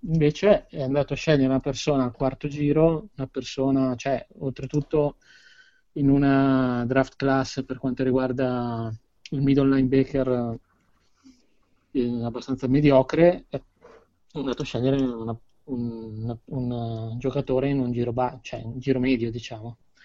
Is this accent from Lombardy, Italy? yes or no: yes; Milan, Lombardy, Italy; Sì, vabbè, io sono milanese, bresciano di origini